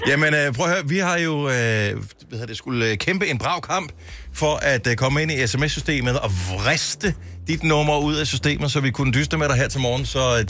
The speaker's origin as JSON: {"language": "Danish", "town": "Bogense", "region": "Region of Southern Denmark", "country": "Denmark", "tie": "born or raised there", "said": "Dagens deltager er fra min barndomsby, Bogense."}